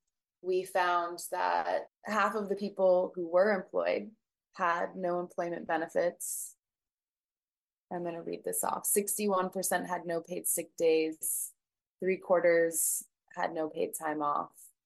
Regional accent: Miami, Florida, United States; now in Los Angeles, United States; I am a visual artist based in Los Angeles, and I'm originally from Miami, Florida.

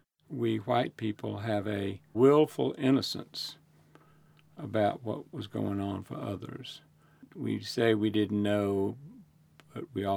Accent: the South, United States; I grew up in the Jim Crow South.

